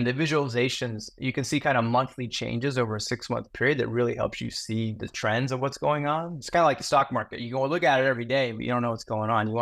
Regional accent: southern Spain, Spain; My mom was from Spain, and I grew up in Spain for 8 years. So it's kind of like going back home when I go. So, I grew up in southern Spain

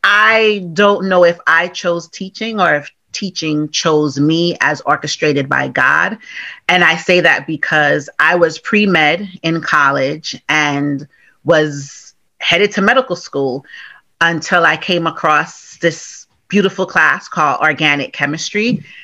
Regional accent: Bronx, New York, United States; So I was born and raised in Bronx, New York by parents who were immigrants from the West Indies, the beautiful island of Jamaica.

